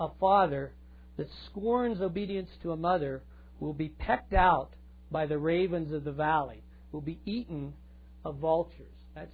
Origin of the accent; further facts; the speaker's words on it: Colorado, United States; Cheryl and I like to say we think it's prettier than the Grand Canyon, but maybe that's because we're from Colorado.